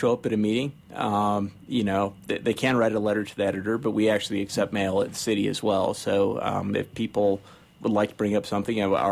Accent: Cañon City, Colorado, United States; Well, no, I grew up in Canyon City. So, you know, I was Southern Colorado

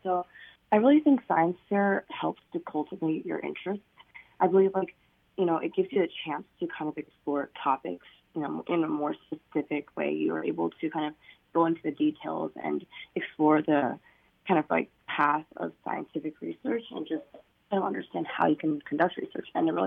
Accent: Louisiana, United States; And so I went to Cattaparis-Magnet High School, and I'm from Louisiana.

